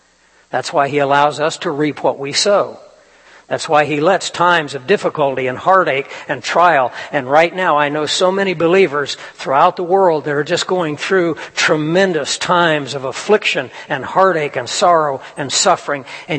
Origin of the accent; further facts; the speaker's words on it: Kansas, United States; I grew up in Kansas. I know what the wind is all about.